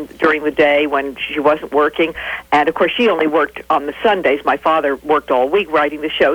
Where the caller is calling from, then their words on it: Greenwich, Connecticut, United States; You're joining me in Greenwich, Connecticut.